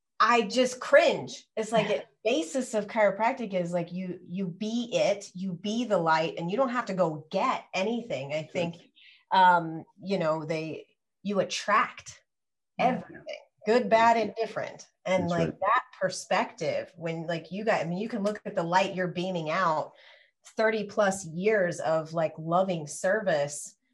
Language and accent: English; Midwest, United States; You know, I'm a girl from the Midwest. I've seen The Wizard of Oz, I think about 3,000 times. They would show it every year growing up.